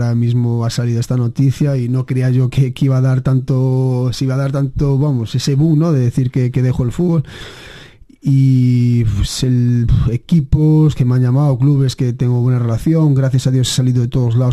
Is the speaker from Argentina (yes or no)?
no; Barallobre, Galicia, Spain; bueno, yo soy de Barallobre, o de la Ribera